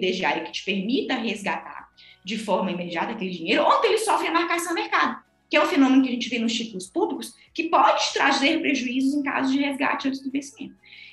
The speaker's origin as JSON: {"language": "Portuguese", "country": "Brazil", "said": "E quando a gente fala de inflação, Rodolfo, sendo brasileiro, a gente não pode, de forma alguma, descuidar disso, né?"}